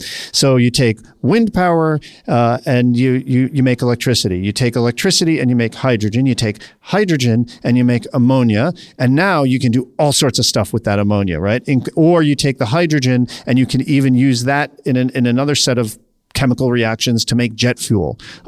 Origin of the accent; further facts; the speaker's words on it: East Coast, United States; When I graduated from college, I grew up on the East Coast. I went to college in New York City.